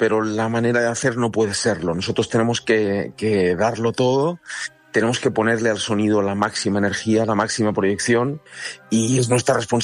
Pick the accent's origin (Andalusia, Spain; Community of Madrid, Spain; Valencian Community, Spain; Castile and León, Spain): Valencian Community, Spain; Altea; Ya sabes que yo soy un alteano de pro de defender mi tierra en todas partes.